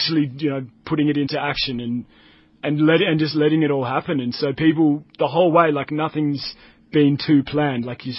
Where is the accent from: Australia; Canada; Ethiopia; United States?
Australia; I'm from Australia.